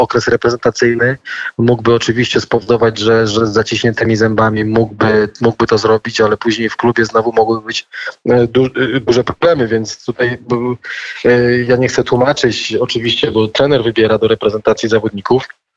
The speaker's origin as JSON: {"language": "Polish", "town": "Nysa", "region": "Opole Voivodeship", "country": "Poland", "said": "jestem dumny, że jesteśmy krajanami, bo pochodzimy razem z Nysy"}